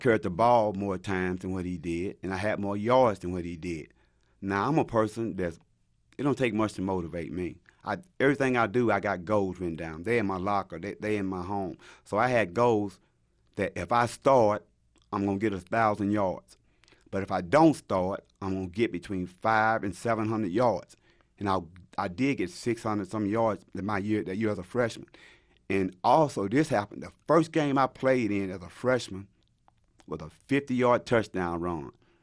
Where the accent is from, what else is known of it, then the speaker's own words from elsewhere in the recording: Missouri, United States; I'm from Missouri.